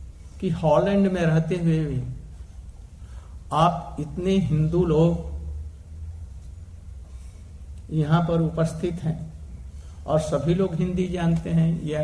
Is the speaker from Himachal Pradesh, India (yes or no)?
no; Mathura, Uttar Pradesh, India; मैं भारत से आया हूं, भारत में मैं मथुरा और वृंदावन से आया हूं